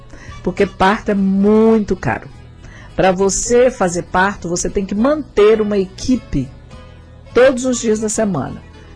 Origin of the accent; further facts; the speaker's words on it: Resplendor, Minas Gerais, Brazil; born there; Por exemplo, eu nasci em Resplendor. Eu nasci em Resplendor, porque o médico da mãezinha era doutor Manuel. Então, a minha naturalidade é Resplendor.